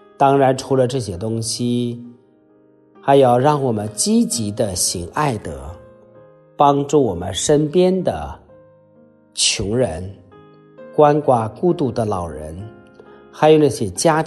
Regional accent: China; 我相信我们中国人从来不张扬。

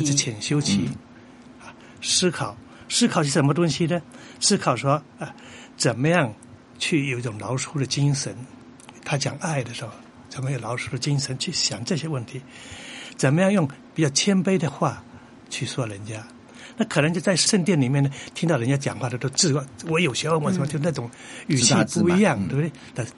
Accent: Taiwan; accent: Taiwanese; 我们台湾话讲的把人给干西北料

